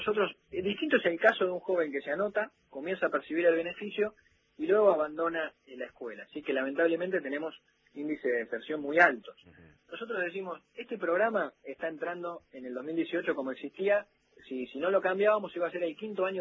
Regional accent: Argentina; No es el Estado, somos todos los argentinos.

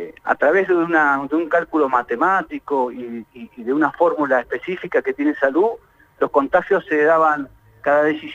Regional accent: Argentina; esto es como los argentinos. Todos armamos la selección argentina

